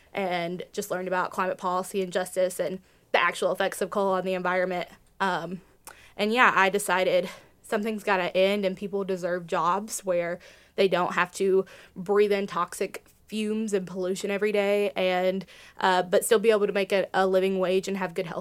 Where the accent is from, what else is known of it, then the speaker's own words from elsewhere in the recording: Whitesburg, Kentucky, United States; also born or lived in Harlan County, Kentucky; So I am actually from Appalachia. I'm from Eastern Kentucky. I was born in Whitesburg, Kentucky, where the Apple Shop is